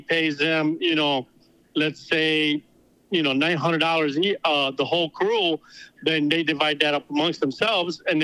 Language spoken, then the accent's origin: English; Texas, United States; because I'm from Texas, you know, our Spanish is a little bit different slang than what it is from Mexico.